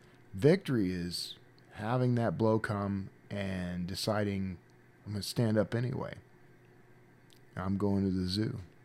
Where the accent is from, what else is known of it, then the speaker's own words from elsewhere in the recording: Wild Peach, Texas, United States; also born or lived in Brazoria; in Brazoria, Texas, the town where I was born and grew up. I grew up in Wild Peach, Texas, but Brazoria was like town.